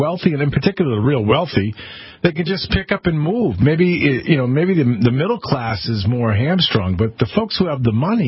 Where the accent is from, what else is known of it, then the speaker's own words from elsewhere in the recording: Connecticut, United States; And, you know, the same thing's happening in my home state, too. Connecticut has a mass exodus